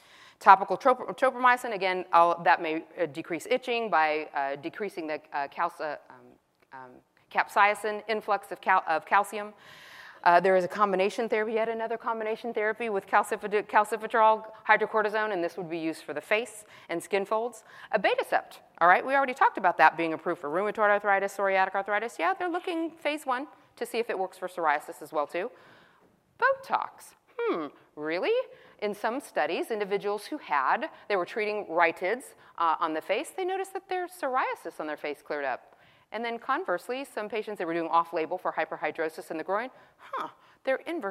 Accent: Texas, United States; I speak really fast. I'm from Texas.

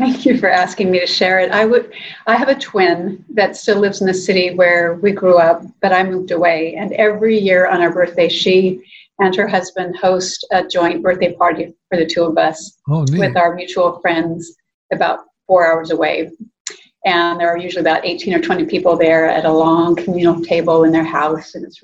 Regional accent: Fresno, California, United States; In Central California in Fresno.

